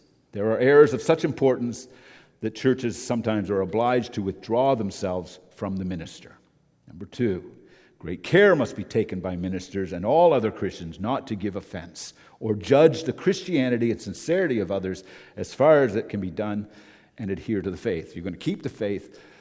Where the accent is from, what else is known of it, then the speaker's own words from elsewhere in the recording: Moncton, New Brunswick, Canada; born there; Anybody here from New Brunswick? No, I am. I was born in Moncton, New Brunswick.